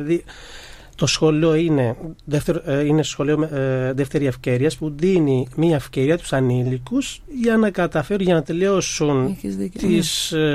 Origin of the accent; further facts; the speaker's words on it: Pakistan; Greek is a second language; Ναι, είμαι από το Πακιστάν.